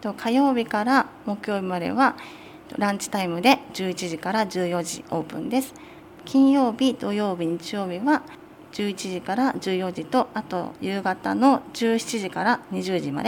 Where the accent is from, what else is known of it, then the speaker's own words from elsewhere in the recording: Fujisawa, Kanagawa, Japan; 私はもうずっと地元が藤沢です。藤沢が大好きなのでこの場所にお店を開くことも決めました。